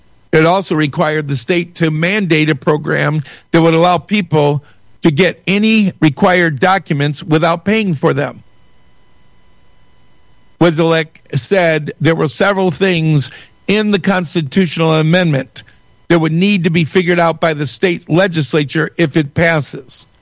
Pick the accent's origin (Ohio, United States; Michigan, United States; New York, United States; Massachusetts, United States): Michigan, United States; born there; I was born in Oakland County. I contacted the Oakland County clerk.